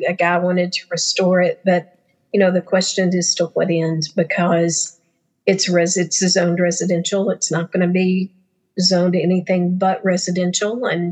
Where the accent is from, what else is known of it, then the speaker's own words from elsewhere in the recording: Savannah, Georgia, United States; Because I was from Savannah, and therefore I liked country music.